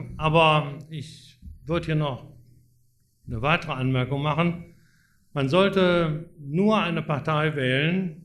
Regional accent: North Rhine-Westphalia, Germany; wenn ich mir als Rheinländer vom linken Niederrhein, franzosenfreundlich

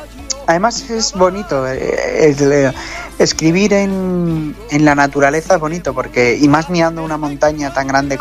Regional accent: La Cabrera, Community of Madrid, Spain; perderte por el campo, por estas dehesas que tenemos el privilegio en mi pueblo de la Cabrera, pues te dan vida.

